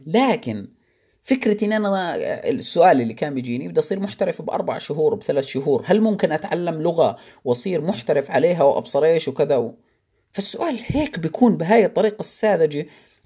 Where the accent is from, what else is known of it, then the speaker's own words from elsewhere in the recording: Jordan; طبعا التوجيهي للأسف عندنا بالأردن